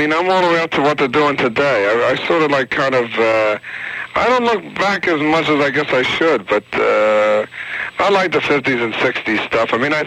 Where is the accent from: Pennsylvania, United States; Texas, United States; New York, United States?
Pennsylvania, United States; Philadelphia; See, now, I could not identify with that at all, because I'm from Philadelphia. The Lords of Flatbush was our kind of style growing up.